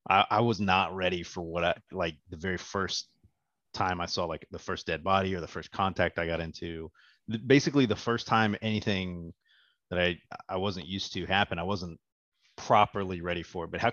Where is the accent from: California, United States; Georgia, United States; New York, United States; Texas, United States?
Texas, United States; Houston; Because I'm from Houston, right? So I wasn't used to the cold.